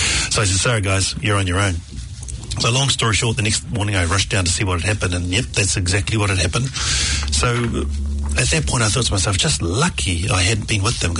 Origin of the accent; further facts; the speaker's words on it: Avondale, Auckland, New Zealand; I grew up in Avondale. It was the norm as Pacific Islanders to gather together in groups